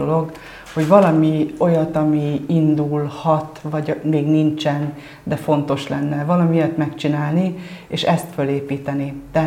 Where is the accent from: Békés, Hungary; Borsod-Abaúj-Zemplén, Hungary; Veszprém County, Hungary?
Borsod-Abaúj-Zemplén, Hungary; Borsodnádasd; Én borsodnádasdi származású vagyok, tehát a Borsod Abaúj zemplénből a Borsodot tudom abszolválni. Kisfalusi környezet, vidéki települési környezetben nőttem föl, ott volt a gyerekkorom, Ózdra jártam gimnáziumba orosz tagozatra